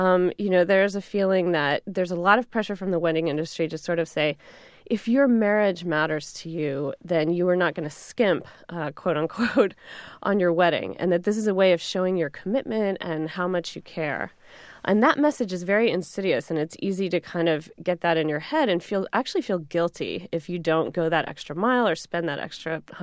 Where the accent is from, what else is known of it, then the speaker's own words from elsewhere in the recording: Texas, United States; The South has a tradition of that. I grew up in Texas, actually, but chose not to get married there.